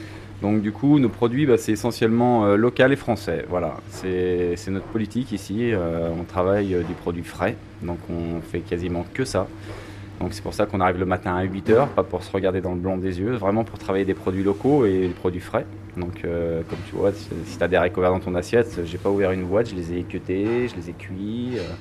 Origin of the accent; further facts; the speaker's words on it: Lyon, Auvergne-Rhône-Alpes, France; moved away as an adult; moi, je suis issu d'une banlieue de Lyon. Et j'ai vite compris qu'il n'y avait pas grand-chose à faire là-bas pour moi.